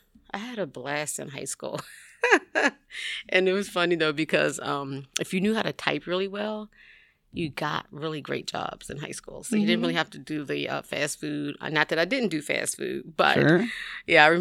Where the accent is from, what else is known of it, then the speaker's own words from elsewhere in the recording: Pittsburgh, Pennsylvania, United States; I grew up in Pittsburgh, Pennsylvania.